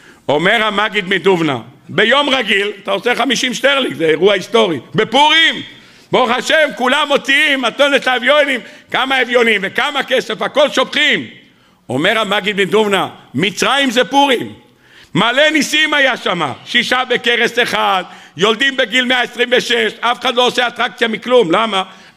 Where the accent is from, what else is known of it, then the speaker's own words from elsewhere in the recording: Bnei Brak, Central District, Israel; אמרתם, I am from בני ברק. בני ברק.